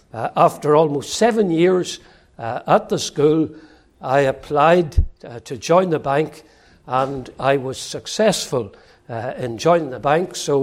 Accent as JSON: {"language": "English", "region": "Northern Ireland", "country": "United Kingdom", "tie": "born there", "said": "I was born in Northern Ireland. It is the best country in the world, in case you didn't know. And I was born there in 1947, and that makes me 71."}